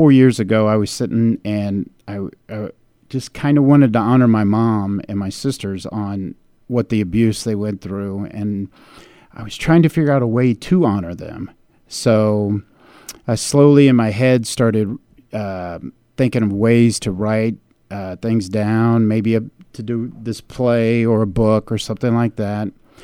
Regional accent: Indianapolis, Indiana, United States; I'm originally from Indianapolis. I graduated from John Marshall High School on the east side in 1984

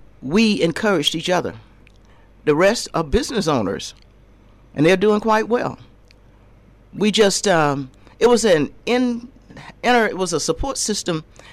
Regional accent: Columbus, United States; I grew up in Columbus.

